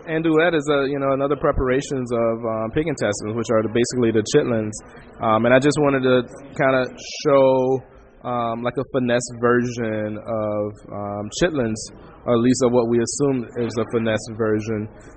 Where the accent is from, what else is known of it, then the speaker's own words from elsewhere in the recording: Florida, United States; now in Seattle, United States; But I'm a Southerner, tried and true. My grandparents have history in Georgia. I was born and raised in Florida.